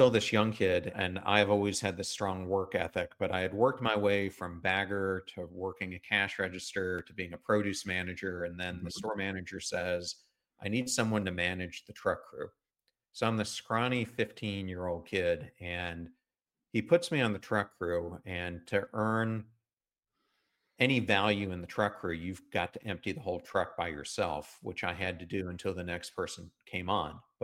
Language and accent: English; York, Pennsylvania, United States; where I grew up in York, Pennsylvania, we had a ton of gangs and they were all part of these different gangs.